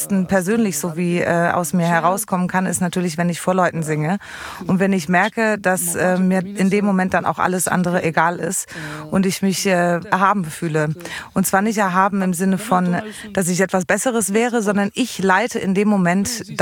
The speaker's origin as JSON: {"language": "German", "town": "Ploiești", "region": "Prahova", "country": "Romania", "tie": "born or raised there", "also_born_or_lived": "Bucharest", "lives_now": "Sibiu, Romania", "said": "Ich komme eigentlich gar nicht aus Hermannstadt, sondern ich komme eigentlich aus Bukarest, bin dort geboren und bin in Ploiești aufgewachsen, das ist ganz in der Nähe von Bukarest, in einem Zentrum dort."}